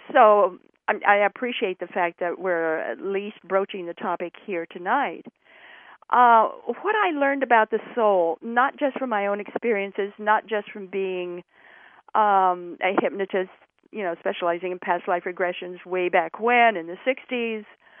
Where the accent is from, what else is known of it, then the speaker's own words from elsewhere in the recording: Idaho, United States; now in Virginia, United States; I go from Idaho to Virginia